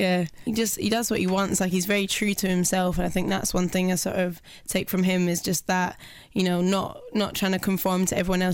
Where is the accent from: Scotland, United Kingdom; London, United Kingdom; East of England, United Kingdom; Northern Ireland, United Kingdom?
Scotland, United Kingdom; Glasgow; also born or lived in Manchester; I was born in Manchester, raised in Glasgow, but I spent the bulk of my life in, it's not very quick fire, is it? Sorry, I spent the bulk of my life up in Glasgow, so I kind of feel that's home.